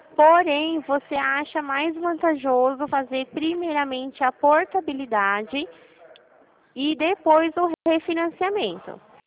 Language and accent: Portuguese; Rio Claro, Brazil; Eu sou de Rio Claro.